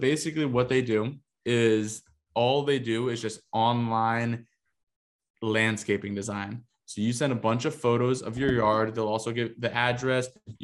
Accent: Northeast, United States; I know at least growing up in the Northeast, there are so many unfinished basements

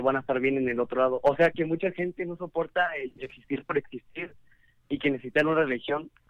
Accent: Oaxaca, Mexico; porque soy de Oaxaca y todo el mundo me dice

